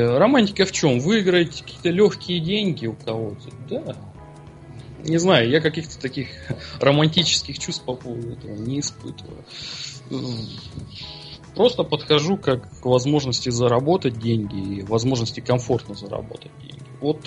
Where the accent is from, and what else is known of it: Kurgan, Kurgan Oblast, Russia; born or raised there